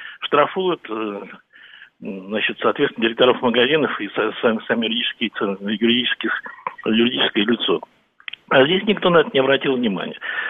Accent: Moscow, Russia; я сам еще коренной москвич.

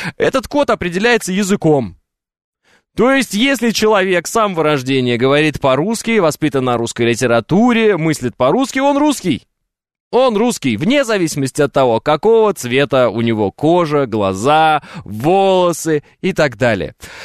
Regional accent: Russia; Ну и что, я теперь татарин или монгол, или татаро-монгол, или кто я? Да нет, я русский.

